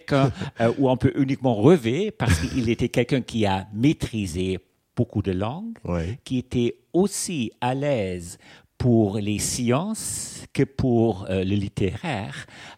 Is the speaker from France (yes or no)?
no; Germany; French is a second language; je suis né en Allemagne après la guerre. J'ai eu une enfance également dans la province, n'est-ce pas, dans un village.